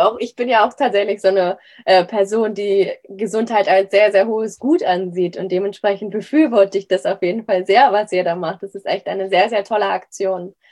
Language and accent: German; Hamburg, Germany; wir kommen ja auch aus Hamburg